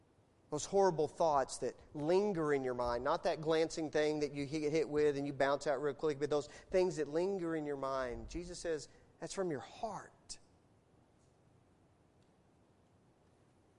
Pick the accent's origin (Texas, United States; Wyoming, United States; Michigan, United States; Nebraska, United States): Texas, United States; I grew up in West Texas. I'm a Cowboy fan.